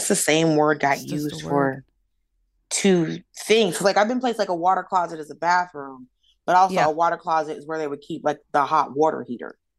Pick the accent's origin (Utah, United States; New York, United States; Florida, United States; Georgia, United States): Florida, United States; Miami; I want to go to Cuba because I'm originally from Miami, so you got to go back to the motherland.